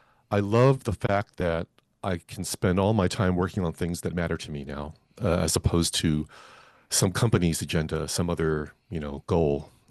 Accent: California, United States; I knew for most of my life, growing up in the Bay Area, I knew the history of Angel Island.

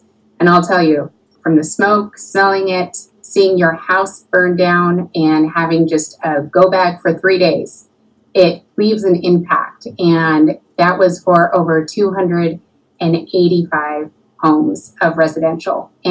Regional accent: Los Alamos, New Mexico, United States; I grew up in Los Alamos, New Mexico, which is no stranger to fires

